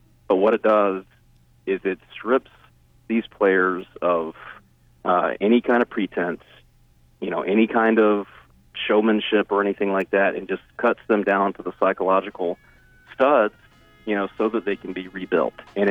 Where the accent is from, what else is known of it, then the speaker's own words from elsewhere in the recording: South Carolina, United States; I'm from the South, but a very different South in South Carolina.